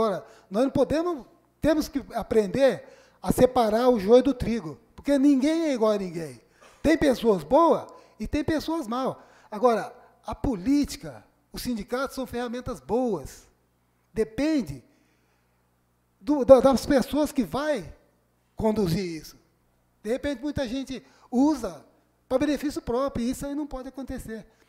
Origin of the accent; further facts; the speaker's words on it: Sertãozinho, São Paulo, Brazil; born there; now in Jaboticabal, Brazil; eu amo mais a Jaboticabal do que a terra onde nasci, que é Sertãozinho.